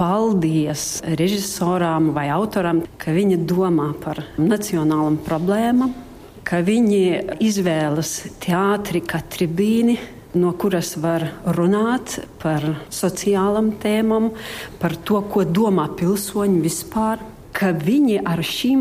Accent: Kaunas, Kaunas County, Lithuania; Latvian is a second language; now in Latvia; no Lietuvas, no Kaunas.

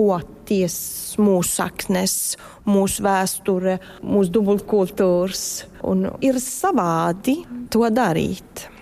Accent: Sweden; Nu, es esmu Zviedriete, bet man arī ir Latvija.

